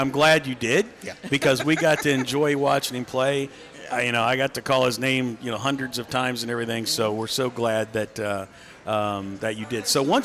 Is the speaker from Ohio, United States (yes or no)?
yes; Cincinnati, Ohio, United States; I grew up in Cincinnati.